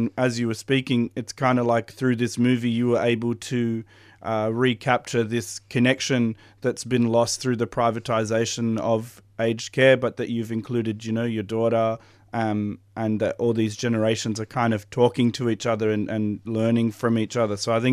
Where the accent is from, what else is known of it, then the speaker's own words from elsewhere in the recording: Italy; I'm from Italy